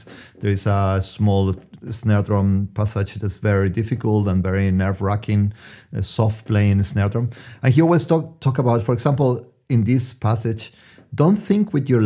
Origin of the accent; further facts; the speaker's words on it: Antofagasta, Chile; moved away as an adult; also born or lived in Santiago / United States / Germany; I was born in Santiago, but then I grew up in the north of Chile, in Antofagasta. Then I moved to Santiago. Then I was in the States, different 3 cities, and then Germany.